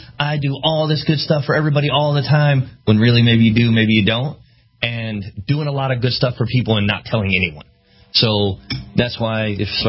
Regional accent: Florida, United States; I'm from Florida. I've known them for many years.

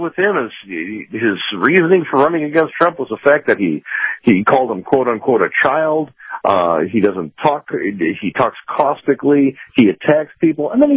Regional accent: Chicago, Illinois, United States; I am originally from the Chicago area, yeah.

